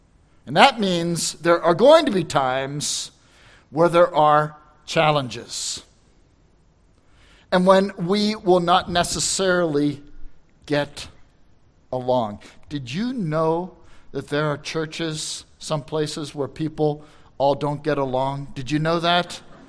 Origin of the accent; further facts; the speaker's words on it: Pittsburgh, Pennsylvania, United States; North Dakota, okay, I'm from Pittsburgh, nice to meet you.